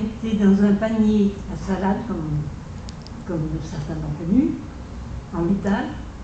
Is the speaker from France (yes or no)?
yes; Nouvelle-Aquitaine, France; À Rouyn-Martin, en Charente.